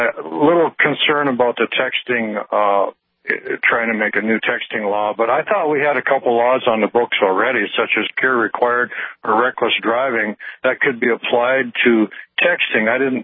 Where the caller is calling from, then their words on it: Tolley, North Dakota, United States; Tolley, North Dakota, yes.